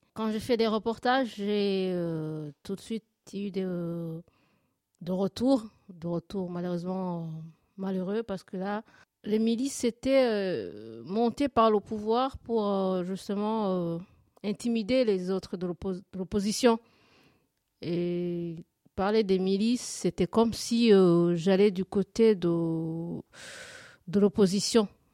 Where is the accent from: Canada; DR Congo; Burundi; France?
Burundi; c'est d'abord, en tant que Burundaise, c'était un devoir de citoyenne.